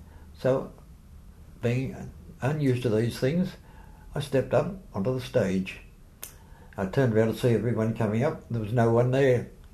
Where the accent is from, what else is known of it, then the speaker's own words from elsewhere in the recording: Australia; Being an Australian, I said it straight out.